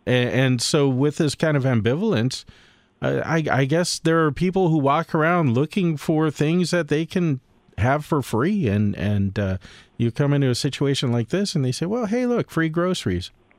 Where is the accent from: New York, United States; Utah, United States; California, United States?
California, United States; I'm a Californian, and I was in Orange County